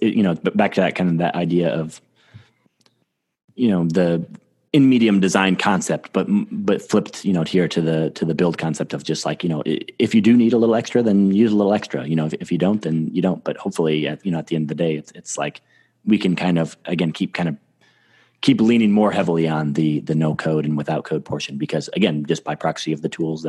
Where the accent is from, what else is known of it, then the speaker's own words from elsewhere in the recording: Iowa, United States; And as like a small side tangent to that too, I'm from Iowa.